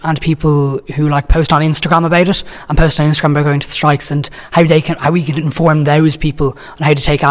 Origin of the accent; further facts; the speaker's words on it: Dublin, Leinster, Ireland; I'm 18 from Shankill in Dublin